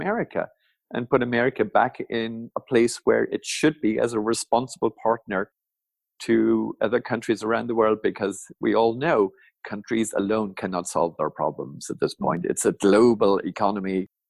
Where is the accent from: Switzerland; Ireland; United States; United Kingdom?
Ireland; I come from Ireland